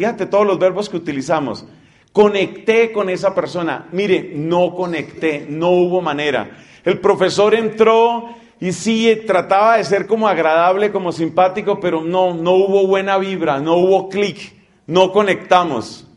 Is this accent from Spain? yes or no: no; Colombia; En mi país, en Colombia, se utiliza una expresión